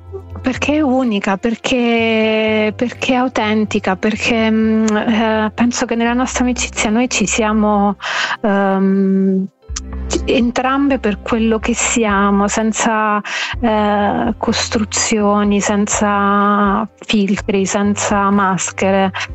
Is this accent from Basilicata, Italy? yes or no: yes; Potenza, Basilicata, Italy; siamo entrambe nate e cresciute a Potenza